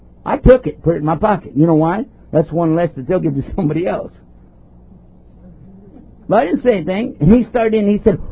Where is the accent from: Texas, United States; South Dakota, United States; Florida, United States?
Texas, United States; Now I'm from Texas. We say crap all the time.